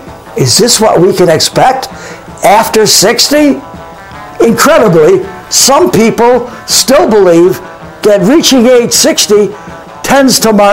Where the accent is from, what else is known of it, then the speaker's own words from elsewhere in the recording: Buffalo, New York, United States; When I was a young boy growing up in Buffalo, New York, I was probably 5 or 6 years old.